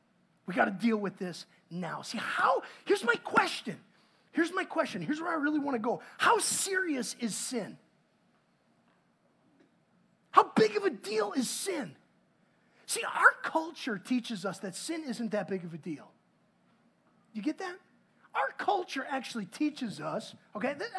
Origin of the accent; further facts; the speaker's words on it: Wisconsin, United States; I'm from Wisconsin.